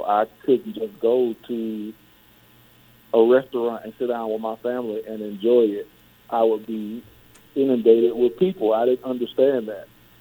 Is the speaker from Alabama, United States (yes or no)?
yes; Birmingham, Alabama, United States; My hometown, Birmingham, Alabama, and the state